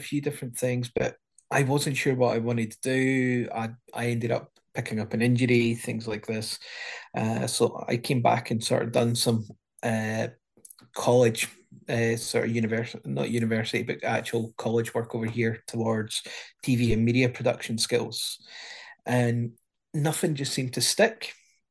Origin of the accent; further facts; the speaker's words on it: Penicuik, Scotland, United Kingdom; Well, I was born and bred in Penicuik, which is about 15 miles south of Edinburgh.